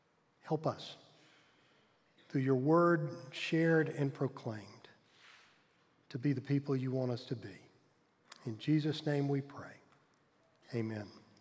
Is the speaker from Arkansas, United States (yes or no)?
yes; Pine Bluff, Arkansas, United States; When I was a kid growing up in Pine Bluff, Arkansas, and I went to Mr. Padgett's barbershop to get my hair cut